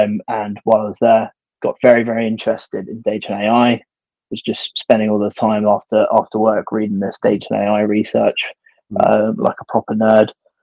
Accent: Windsor, South East England, United Kingdom; now in London, United Kingdom; So I grew up in Windsor, lovely part of the world. Nice big great park to do long walks in. Moved to London basically as soon as I possibly could.

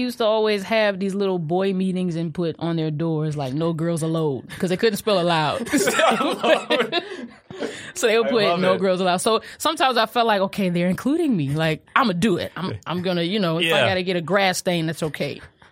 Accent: Kankakee, Illinois, United States; I'm gonna tell you, like, growing up in Kankakee too, and I know a lot of people can attest to this, but once we were outside, we had to stay outside.

